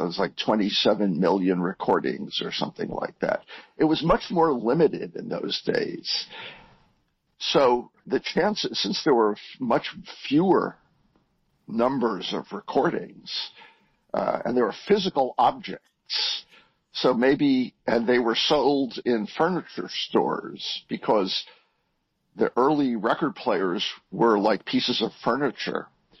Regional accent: New York City, New York, United States; and he and I grew up in New York City around the same time.

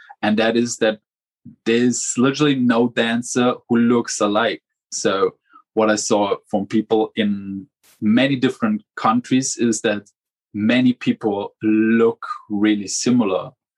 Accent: Munich, Bavaria, Germany; now in Düsseldorf, Germany; I am born and raised in Munich, moved to Düsseldorf and living there now for, I think, 12 till probably 14 years.

